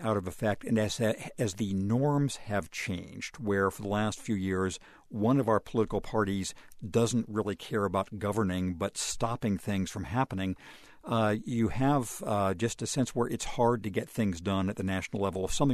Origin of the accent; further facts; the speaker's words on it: California, United States; for my home state of California.